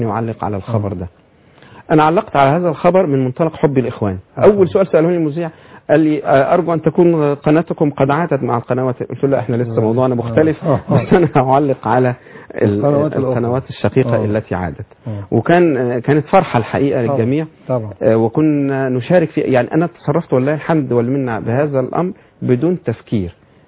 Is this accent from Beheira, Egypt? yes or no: no; Damietta, Damietta Governorate, Egypt; عارف انا منين؟ انا من دمياط. في مثل بقى مشهور في دمياط, او يعني الوالد والوالدة اصلهم من دمياط